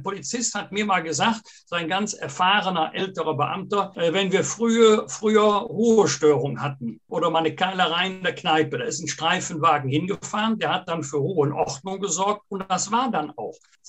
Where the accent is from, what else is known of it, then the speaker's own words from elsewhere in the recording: Bergisch Gladbach, North Rhine-Westphalia, Germany; dem Namen meiner Heimatstadt Bergisch Gladbach